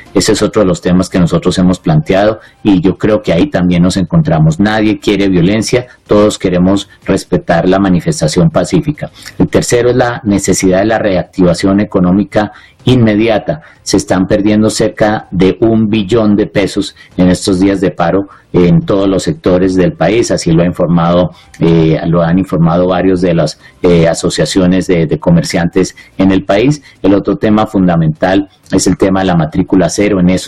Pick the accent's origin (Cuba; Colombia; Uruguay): Colombia